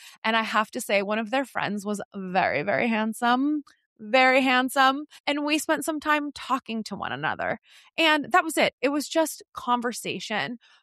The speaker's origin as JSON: {"language": "English", "region": "California", "country": "United States", "said": "I come from Northern California, and in Northern California, we definitely get weather."}